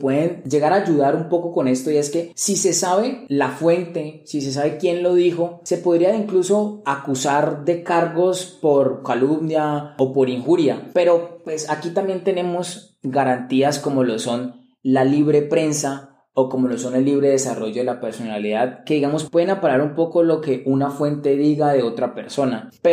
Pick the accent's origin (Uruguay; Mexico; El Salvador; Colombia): Colombia; las elecciones que se vienen dentro de un año en mi país, en Colombia